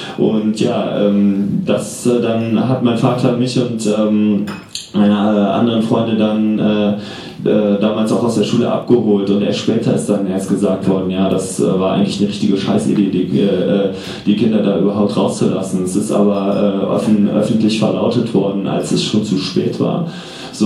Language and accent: German; Dormagen, North Rhine-Westphalia, Germany; ich komme aus Dormagen und ich habe da schon in jüngster Kindheit tatsächlich Chemieunfälle von Bayer sozusagen live und hautnah mitbekommen.